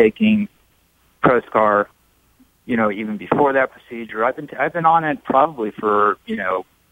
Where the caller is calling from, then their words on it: New York, United States; I'm from New York. How's it going?